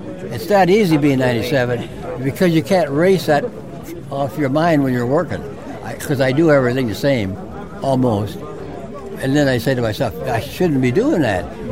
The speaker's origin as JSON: {"language": "English", "town": "Rockford", "region": "Illinois", "country": "United States", "said": "I'm from Rockford, Illinois, which is close to Chicago, about 100 miles."}